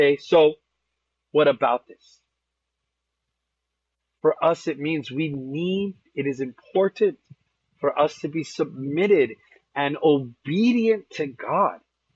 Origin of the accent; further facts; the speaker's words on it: Las Vegas, Nevada, United States; I grew up in Vegas there